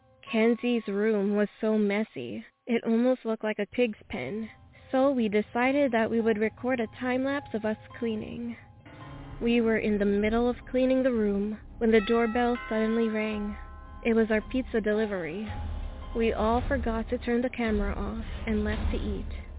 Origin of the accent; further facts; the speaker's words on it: South Africa; This story takes place in South Africa, my home country.